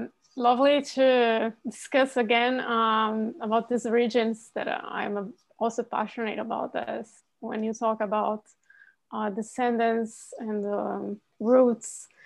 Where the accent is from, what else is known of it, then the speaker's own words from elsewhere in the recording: Brazil; first language Portuguese; English is a second language; It's Portuguese, my native language, or Brazilian Portuguese. Then Italian is my second native language, and I'm fluent in English and French and Spanish.